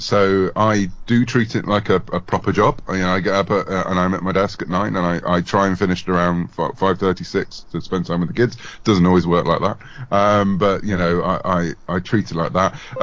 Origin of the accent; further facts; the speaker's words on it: United Kingdom; you probably tell from my accent, I either belong to the Empire or I'm British.